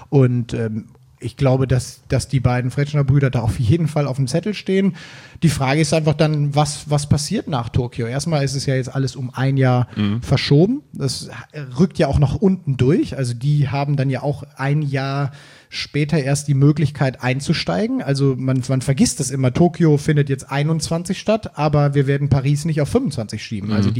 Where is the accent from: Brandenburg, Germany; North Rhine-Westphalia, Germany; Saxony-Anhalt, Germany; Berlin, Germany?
North Rhine-Westphalia, Germany; Cologne; now in Hamburg, Germany; wie man bei uns in Köln ja so sagt, hier aus Hamburg.